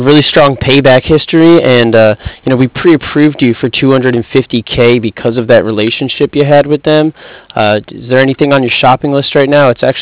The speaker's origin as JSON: {"language": "English", "town": "Cardiff", "region": "Wales", "country": "United Kingdom", "said": "I'm from Cardiff."}